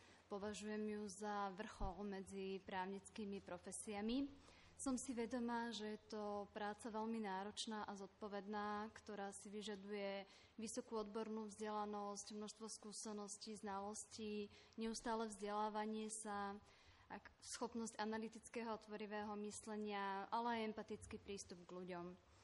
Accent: Trnava, Trnava Region, Slovakia; som z Trnavy, pôsobím ako advokátka správkyňa konkurznej podstaty.

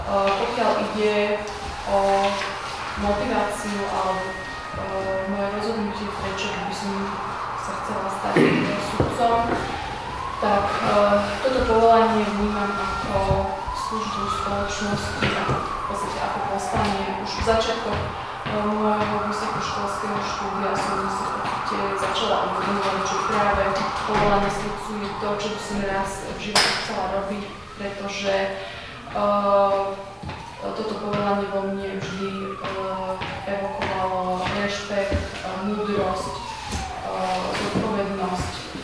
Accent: Handlová, Trenčín Region, Slovakia; now in Pezinok, Slovakia; Pochádzam z Handlovej, v súčasnosti žijem v Pezinku, som vydatá a mám jedno dieťa.

